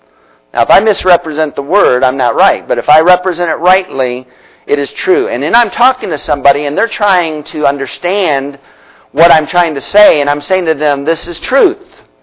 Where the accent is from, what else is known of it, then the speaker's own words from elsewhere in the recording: Union Lake, Michigan, United States; also born or lived in Pontiac; I was born in Pontiac, Michigan. I like Michigan. But you know, no one asked me, did you want to go to Michigan? I just kind of, boom, there. My first awareness of life, I was in Union Lake, Michigan, playing.